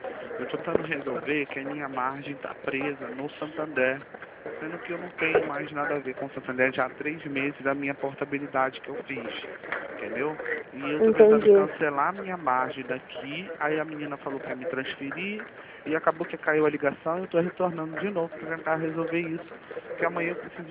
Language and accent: Portuguese; Rio de Janeiro, Brazil; born there; Rio de Janeiro mesmo.